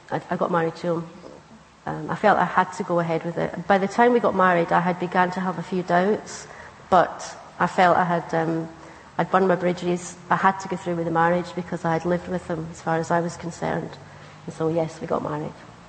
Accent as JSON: {"language": "English", "town": "Cumbernauld", "region": "Scotland", "country": "United Kingdom", "tie": "born or raised there", "said": "Yes, in a place called Cumbernauld, which is quite near Glasgow."}